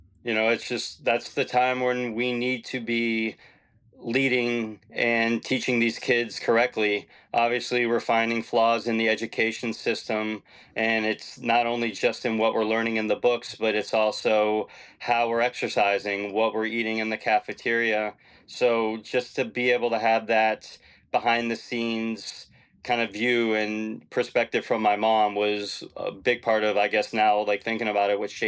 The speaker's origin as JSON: {"language": "English", "town": "Fort Myers", "region": "Florida", "country": "United States", "tie": "born there", "said": "I was born in Fort Myers, Florida, and I have one other sibling, a younger brother"}